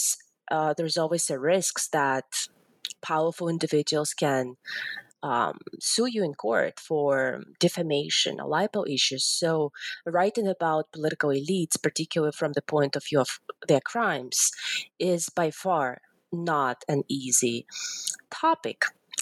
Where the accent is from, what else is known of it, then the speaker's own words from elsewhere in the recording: Ukraine; English is a second language; now in United States; I'm currently associate professor with the University of Alabama here in the United States. I originally come from Ukraine, and I grew up in Ukraine in the 1990s.